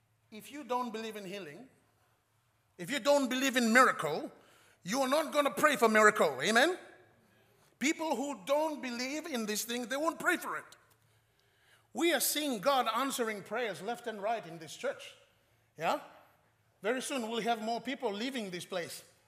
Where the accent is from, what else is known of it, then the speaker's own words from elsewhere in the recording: Fiji; I'm not saying that because I'm from Fiji.